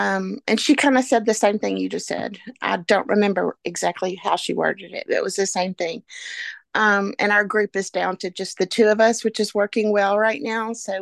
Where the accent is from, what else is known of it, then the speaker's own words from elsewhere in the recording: the South, United States; I'm from the South.